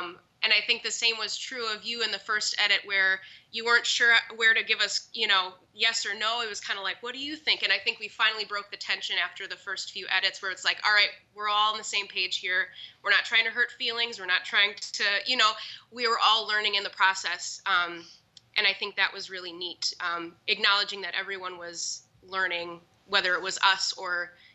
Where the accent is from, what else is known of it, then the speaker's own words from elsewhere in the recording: Wisconsin, United States; because, you know, we're all from central Wisconsin. You know, we're not from New York or, you know, Chicago or these big cities where publishing is so big.